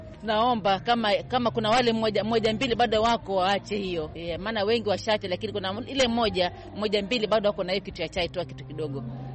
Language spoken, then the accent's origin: Swahili; Mombasa, Mombasa County, Kenya; natokea mtaa Magongo.